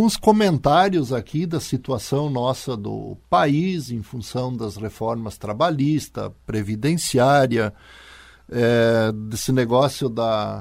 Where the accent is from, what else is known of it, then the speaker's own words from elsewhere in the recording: Brazil; mais vergonha a gente tem de dizer que a gente é brasileiro